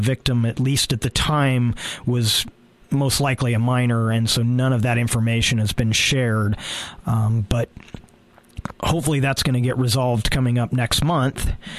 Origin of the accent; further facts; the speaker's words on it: California, United States; now in Oregon, United States; they use here in Oregon are different descriptive terms for the crimes than what I was used to when I grew up in California.